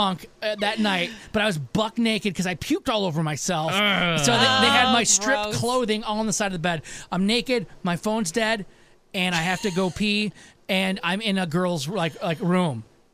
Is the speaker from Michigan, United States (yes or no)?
yes; Michigan, United States; And I didn't go to college, but I'm from Michigan